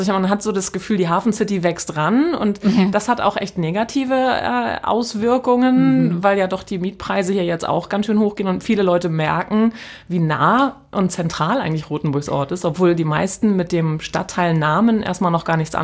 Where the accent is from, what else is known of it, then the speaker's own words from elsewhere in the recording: Schleswig-Holstein, Germany; Ich bin in Nordfriesland groß geworden, bin 48 Jahre alt